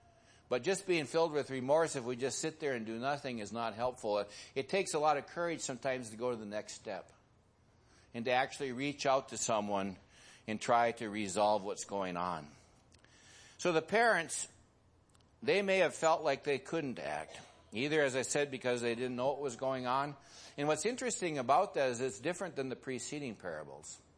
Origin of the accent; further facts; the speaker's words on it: Midwest, United States; In my part of the country where I grew up in the Midwest